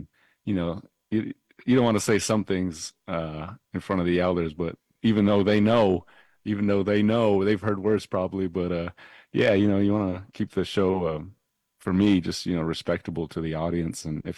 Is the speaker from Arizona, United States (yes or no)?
yes; Chinle, Arizona, United States; growing up in Chinle on the res, man, you know, we go to Gallup on the weekends